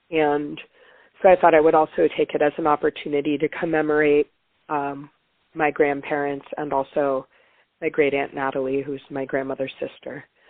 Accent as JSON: {"language": "English", "region": "California", "country": "United States", "tie": "born or raised there", "said": "I grew up in California, which obviously has a huge population of Mexican heritage or Mexican people, immigrants. And so growing up in the Bay Area, I was surrounded by that culture a lot."}